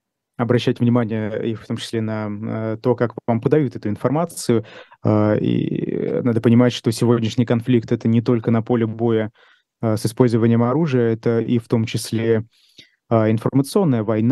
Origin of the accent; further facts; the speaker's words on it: Ufa, Bashkortostan, Russia; also born or lived in Moscow; А ты откуда? Из Москвы. А точнее, из Уфы. Что ж, вот и я так отвечаю.